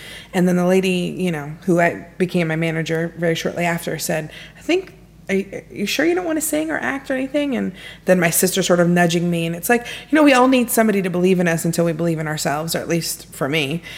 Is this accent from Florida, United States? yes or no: yes; Gainesville, Florida, United States; also born or lived in Japan; So I grew up in Gainesville, which is a small town in North Central Florida. And I was a Navy brat, so I lived in Japan for 9 years